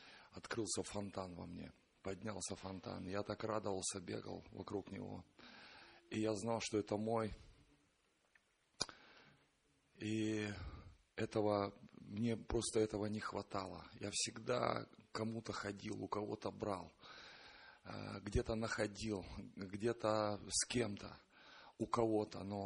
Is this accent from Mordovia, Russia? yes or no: no; Moscow, Russia; я из Москвы.